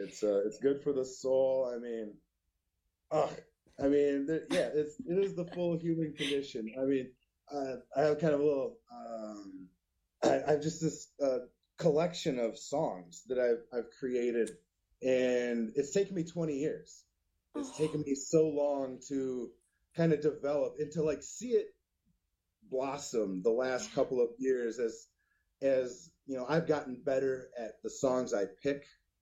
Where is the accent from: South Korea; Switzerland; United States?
United States; Madison, Wisconsin; But I miss Madison. I definitely miss my hometown. I was there for over a decade, and I really love Madison.